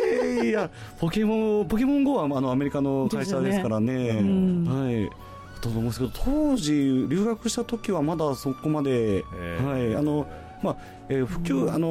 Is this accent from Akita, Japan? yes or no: no; Tsu, Mie, Japan; あ、僕は出身は津ですね。